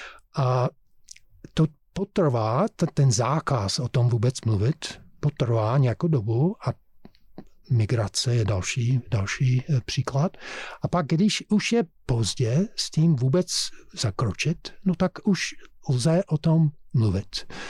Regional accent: United States; Czech is a second language; Já jsem Američan, jsem vyrůstal v Americe, v republikánské rodině

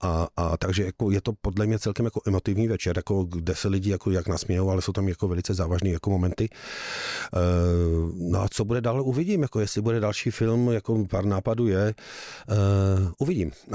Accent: Ostrava, Moravian-Silesian Region, Czechia; Prostě oba dva jsme z Ostravy

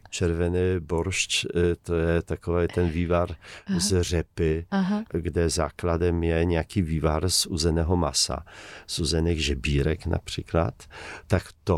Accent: Poland; tam se ozve ve mně ten polský občan, ten polský fanoušek a tam jsem Polák.

